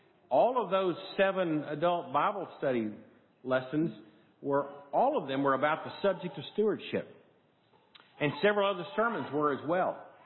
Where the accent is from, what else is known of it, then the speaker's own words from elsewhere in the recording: Texas, United States; because I would simply say, I'm from Texas. I don't worship here.